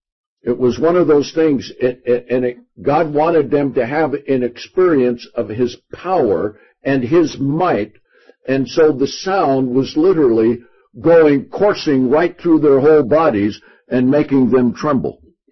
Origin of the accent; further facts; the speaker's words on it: Utah, United States; So here we are from Utah.